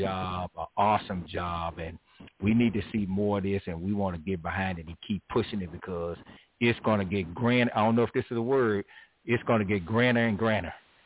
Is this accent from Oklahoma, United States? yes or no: yes; Oklahoma City, Oklahoma, United States; I grew up in Oklahoma City. I know them guys. You understand what I'm saying? That's my hometown.